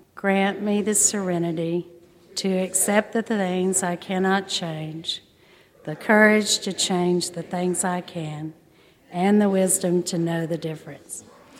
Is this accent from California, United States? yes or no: no; Corpus Christi, Texas, United States; also born or lived in Galveston; I was born in Galveston. My dad and mom had gone to school there. My dad was doing his residency in psychiatry, and so I was born there, and then he finished that, and we moved to Corpus. So I grew up in Corpus